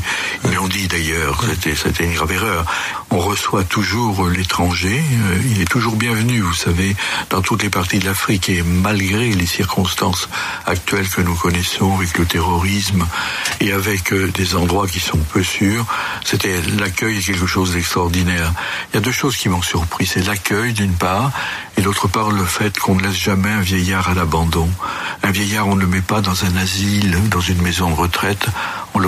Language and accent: French; Rennes, Brittany, France; born there; Père Breton, comme vous le rappelez, je suis né à Rennes, en 1933, l'année de l'avènement d'Hitler, et j'ai vécu ensuite dans d'autres régions de France. Ma mère était berrichonne, et j'appartiens, si vous voulez, à la France profonde